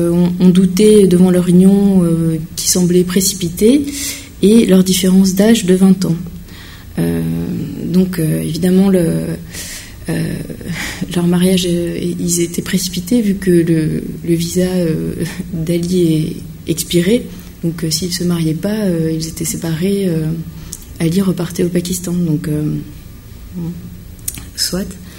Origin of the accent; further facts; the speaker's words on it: Grand Est, France; moi j'ai grandi en Alsace, donc une région très conservatrice